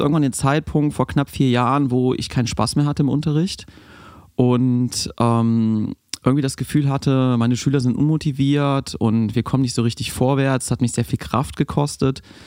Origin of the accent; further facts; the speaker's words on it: North Rhine-Westphalia, Germany; now in Cologne, Germany; Ich bin zwar im Rheinland groß geworden, aber eher Richtung Düsseldorf-Neuss. 2-3 Mal umgezogen, aber immer so in diesem, ich sag mal, in diesem Pott da. näher an Düsseldorf als an Köln.